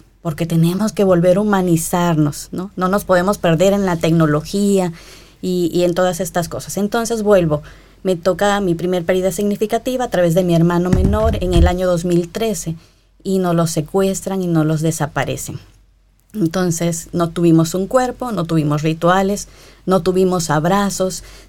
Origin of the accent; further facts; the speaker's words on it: Coatzacoalcos, Veracruz, Mexico; mi provincia, porque yo no soy de la capital de México, Coatzacoalcos, Veracruz, mi terruño.